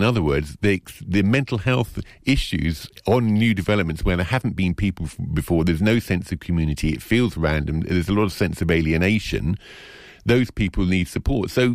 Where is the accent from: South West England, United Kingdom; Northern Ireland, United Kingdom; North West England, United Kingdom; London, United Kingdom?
London, United Kingdom; also born or lived in Glastonbury; I'm a Londoner originally and went to live in Glastonbury for 10 years.